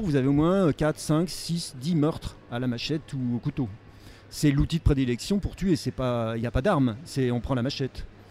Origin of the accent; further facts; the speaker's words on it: Chambéry, Auvergne-Rhône-Alpes, France; born there; Moi, je suis né à Chambéry et j'ai longtemps passé mes vacances dans les montagnes environnantes.